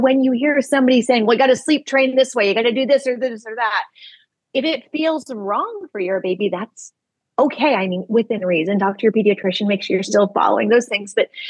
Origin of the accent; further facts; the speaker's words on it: Tennessee, United States; now in Atlanta, United States; I mean, I'm in Atlanta. I grew up in Tennessee.